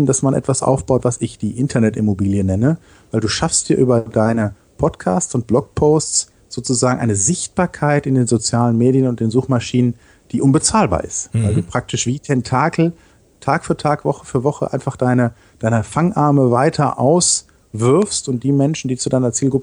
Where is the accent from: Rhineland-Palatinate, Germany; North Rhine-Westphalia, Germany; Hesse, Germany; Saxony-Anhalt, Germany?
North Rhine-Westphalia, Germany; Dortmund; now in Düsseldorf, Germany; Ich komme aus Dortmund und mich hat es 2008 hier nach Düsseldorf verschlagen.